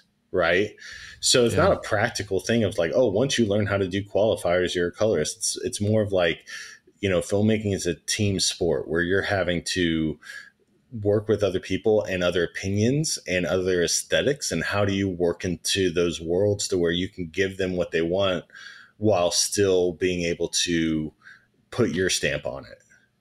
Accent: Oklahoma, United States; We're both from Oklahoma. We didn't know each other when we were in Oklahoma, but we became friends like a decade ago.

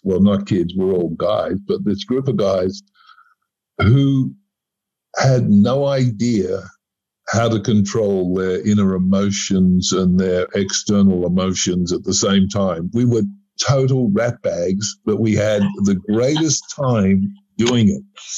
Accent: Australia; Being an Australian, we lived in a country where there wasn't as many people

